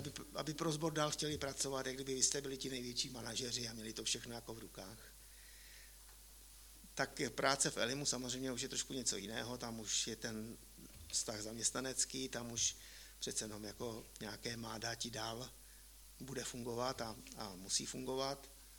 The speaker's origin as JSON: {"language": "Czech", "town": "Zlín", "region": "Zlín Region", "country": "Czechia", "tie": "born or raised there", "moved": "yes", "said": "já jsem vyrůstal ve Zlíně a odstěhoval jsem se do Prahy, kde jsem chodil do sboru Církve bratrské v Římské ulici"}